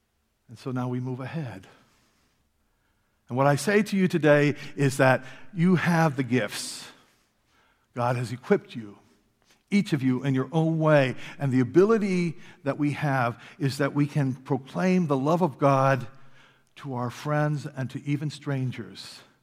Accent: Pennsylvania, United States; now in Michigan, United States; I grew up in Pennsylvania with around the Appalachian Mountains, and here I come out to the flatlands of Michigan

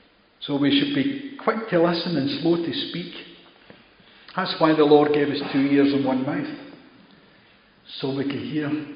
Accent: View Park, California, United States; I was born and brought up in View Park.

